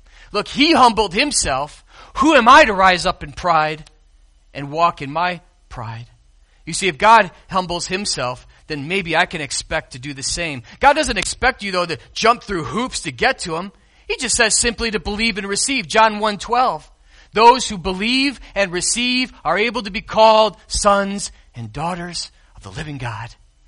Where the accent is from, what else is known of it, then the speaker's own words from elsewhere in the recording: Chicago, Illinois, United States; I grew up in Chicago, I know much about skyscrapers.